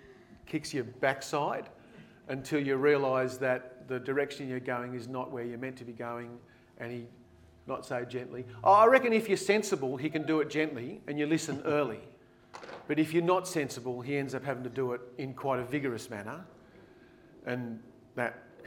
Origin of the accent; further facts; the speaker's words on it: New South Wales, Australia; So I grew up in the Blue Mountains